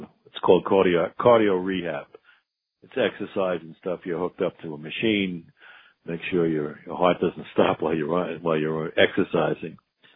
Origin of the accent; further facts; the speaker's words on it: Queens, New York, United States; I mention this because as a boy growing up in Queens in the 50s and 60s, I always worked